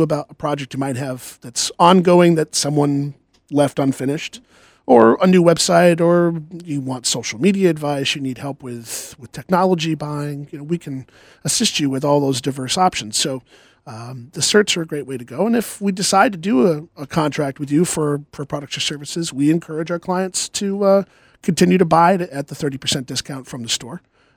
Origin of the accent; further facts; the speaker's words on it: New England, United States; And we grew up in New England. At least I did.